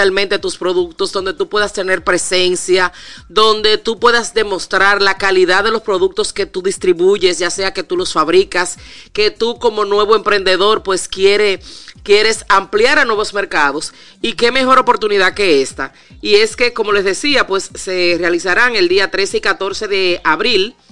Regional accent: Dominican Republic; apoya cada uno de los proyectos que emprendemos como dominicanos en sí

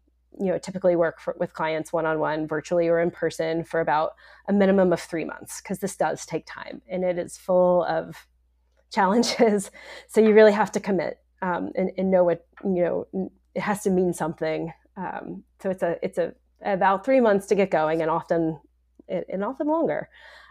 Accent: North Carolina, United States; now in San Antonio, United States; I live in San Antonio, but I visit North Carolina, my hometown, in Nashville quite a bit.

